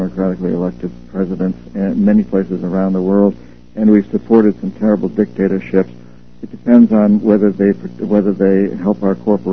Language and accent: English; United States